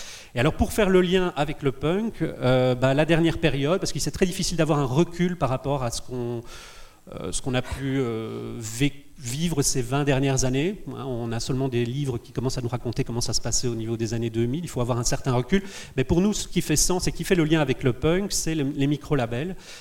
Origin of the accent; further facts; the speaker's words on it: Belgium; Alors pendant des années chez nous en Belgique, il ne fallait plus nous parler de la New Beat